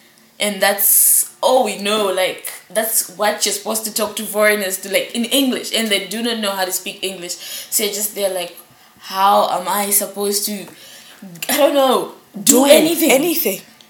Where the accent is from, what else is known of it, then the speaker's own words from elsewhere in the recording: Lusaka, Lusaka Province, Zambia; now in Northern Cyprus; from Lusaka, Zambia.